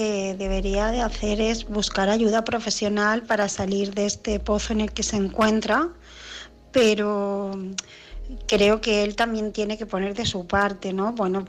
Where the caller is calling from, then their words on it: Barcelona, Catalonia, Spain; de Barcelona